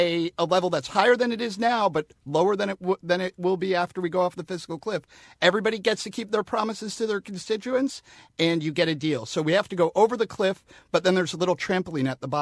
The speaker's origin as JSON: {"language": "English", "town": "New York City", "region": "New York", "country": "United States", "tie": "born or raised there", "said": "I grew up in New York City, and we had wonderful donut shops growing up."}